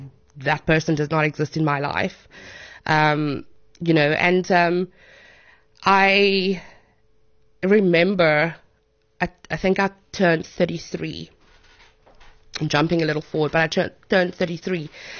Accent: Cape Town, Western Cape, South Africa; we moved to Cape Town. So I am from Cape Town, but not, I'm from a really small community outside of Cape Town.

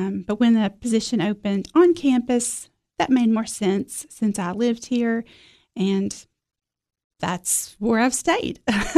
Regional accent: Cookeville, Tennessee, United States; So I'm from Cookeville, Putnam County Schools. I went to Sycamore Elementary

